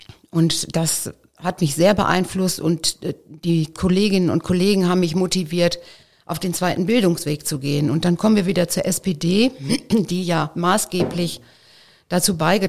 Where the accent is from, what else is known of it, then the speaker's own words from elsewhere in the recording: Germany; also born or lived in London; Als Deutsche bin ich auch teilweise mal gemobbt worden.